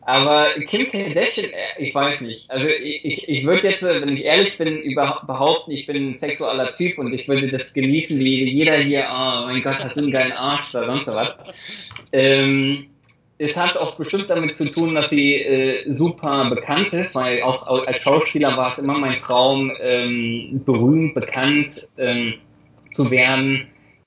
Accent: Germany; ich bin Deutscher.

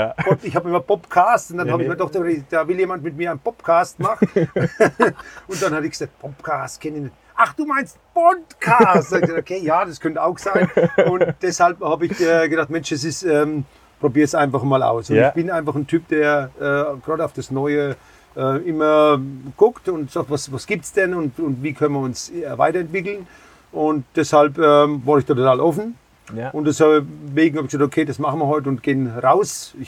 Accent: Nüdlingen, Bavaria, Germany; Ich komme aus Nüdlingen

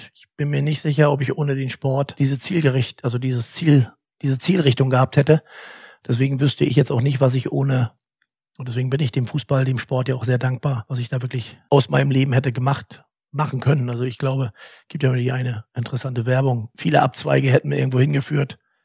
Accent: East Germany, Germany; ich bin in der DDR aufgewachsen und die Wende kam 89. Da war ich sehr jung.

